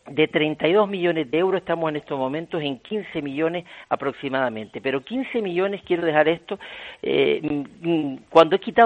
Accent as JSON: {"language": "Spanish", "region": "Canary Islands", "country": "Spain", "said": "yo creo que si vengo de Canarias hasta aquí, no es por gusto"}